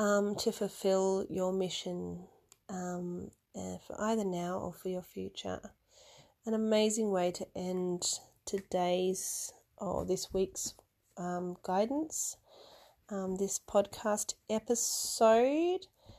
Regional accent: Australia; for all my listeners that may be international and not Australian. I am from Australia.

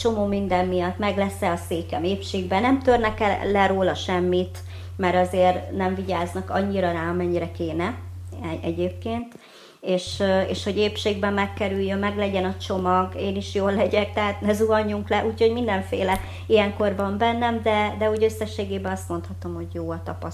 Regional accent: Hungary; itthon mint kerekesszékes vagyok korlátozott, ott meg mint magyar, mert ugye nem tudtam úgy kommunikálni

